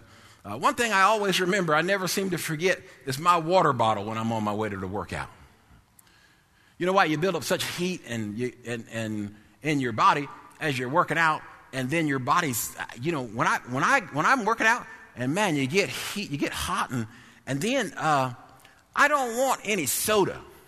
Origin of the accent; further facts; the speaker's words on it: East Coast, United States; I'm from the East Coast, and over there, you know, we always spent Sundays at the Atlantic Ocean.